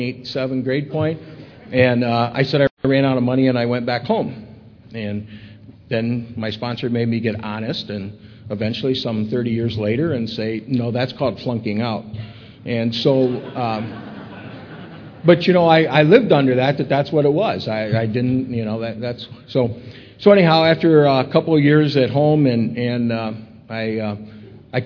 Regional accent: Ohio, United States; also born or lived in Michigan; I was born and raised in Ohio, and that's okay. I guess I'm a Buckeye, as you might say

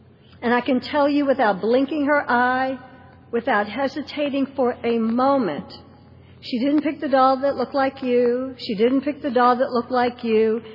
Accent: the South, United States; born there; I was born in the South, and I was born in the South during the days when lynchings were legal.

